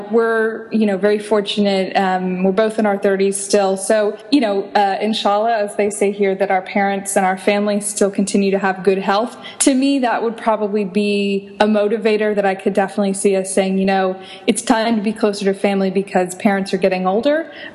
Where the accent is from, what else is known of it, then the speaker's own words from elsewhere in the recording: United States; now in United Arab Emirates; I think maybe people in my home country of the States, you know, you end a lease and then you just move